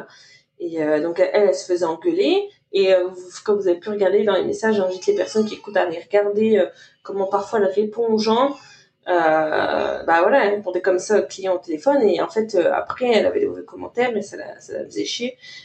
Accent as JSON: {"language": "French", "country": "France", "said": "ça signifie un permis de travail fermé quand on est français"}